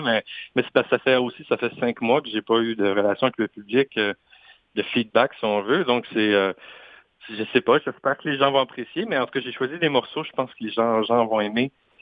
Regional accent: Joliette, Quebec, Canada; moi, j'ai grandi à Joliette même. J'ai fait mes études à Joliette.

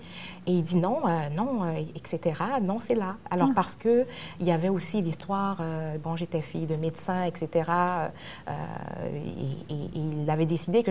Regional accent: Haiti; en tant que haïtienne

